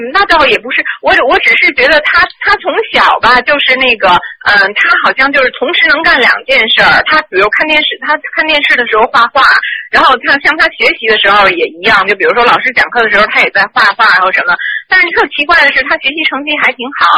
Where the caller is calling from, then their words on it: Melbourne, Victoria, Australia; 那个我是从墨尔本打来的